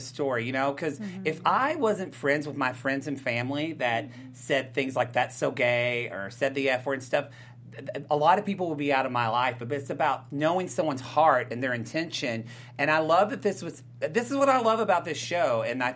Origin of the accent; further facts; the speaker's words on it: the South, United States; We're both from the South.